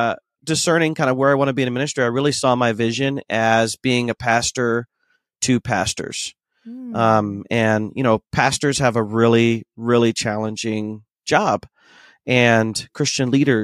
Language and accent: English; Ashland, Ohio, United States; I grew up born and raised in Ashland, Ohio, North Central Ohio. My parents came from India in the early 70s. I was born in the late 70s and grew up in a Hindu family.